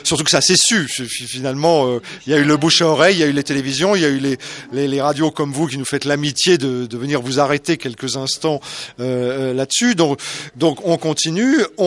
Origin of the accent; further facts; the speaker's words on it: Paris, Île-de-France, France; ce qui n'est pas le cas puisque je suis parisien